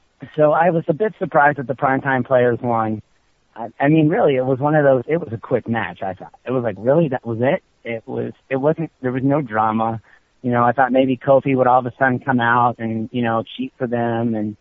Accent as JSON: {"language": "English", "town": "Columbus", "region": "Ohio", "country": "United States", "tie": "born or raised there", "lives_now": "Cleveland, United States", "said": "I grew up in Columbus, I live in Cleveland now. So everybody in Columbus loves Ohio State."}